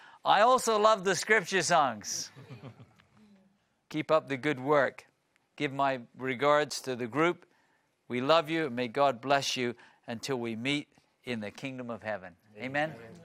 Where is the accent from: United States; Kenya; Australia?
Kenya; from Kenya